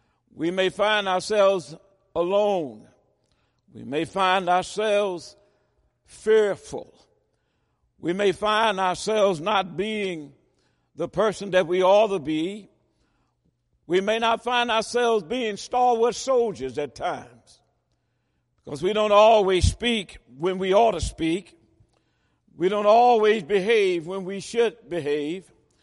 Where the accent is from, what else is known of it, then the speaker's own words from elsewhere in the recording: Tennessee, United States; I remember growing up in Tennessee, down in western Tennessee. My folk from Shelby County, one set was and the other set moved on. We moved up to northwest Tennessee.